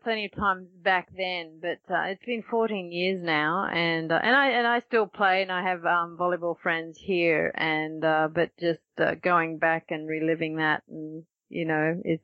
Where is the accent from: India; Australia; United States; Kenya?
Australia; I am Australian. And being able to march in front of our home crowd and just take that all